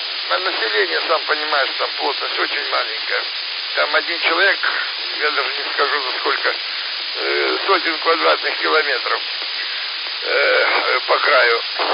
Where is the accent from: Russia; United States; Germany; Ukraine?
Ukraine; Shakhtarsk, Donetsk Oblast; Я твой земляк из Шахтерска. … из Шахтерска